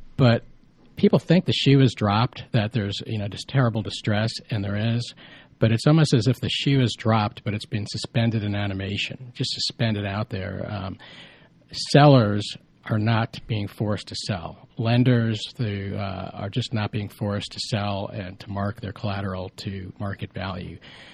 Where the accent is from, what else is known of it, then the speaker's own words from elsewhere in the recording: New Jersey, United States; moved away as an adult; also born or lived in St. Louis; now in Atlanta, United States; I grew up in New Jersey, and I got my professional start in New York City as well as St. Louis.